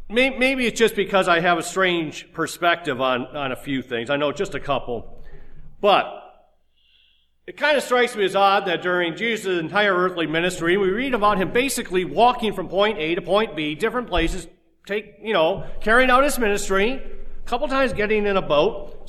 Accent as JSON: {"language": "English", "town": "Detroit", "region": "Michigan", "country": "United States", "said": "Now, I'm from Detroit. Maybe that's my perspective on things."}